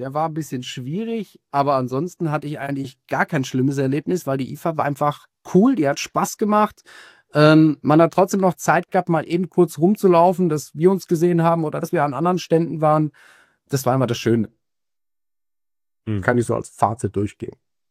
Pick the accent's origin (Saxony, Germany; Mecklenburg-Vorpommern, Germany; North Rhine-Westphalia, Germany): North Rhine-Westphalia, Germany; also born or lived in Swabia, Germany; now in Baden, Germany; gebürtiger Schwabe, im Sauerland aufgewachsen und wohne jetzt im Badischen.